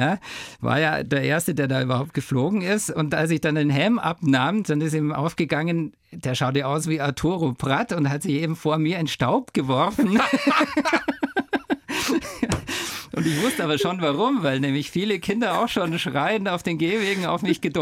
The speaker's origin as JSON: {"language": "German", "country": "Germany", "accent": "German", "said": "ich habe damals einen sehr deutschen Akzent auch gehabt"}